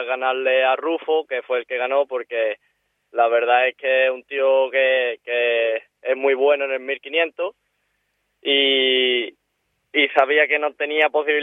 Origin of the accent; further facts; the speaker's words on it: Écija, Andalusia, Spain; porque soy de Écija.